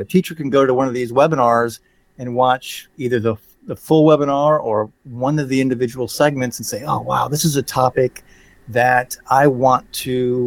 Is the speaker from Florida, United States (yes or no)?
yes; Sarasota, Florida, United States; I grew up on the Gulf of Mexico in Sarasota, Florida, and it influenced me in ways that I can't even completely understand